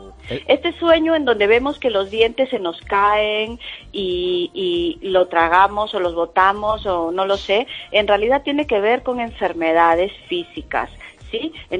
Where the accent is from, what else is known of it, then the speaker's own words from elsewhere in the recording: Lima, Peru; Yo soy peruana, de Lima.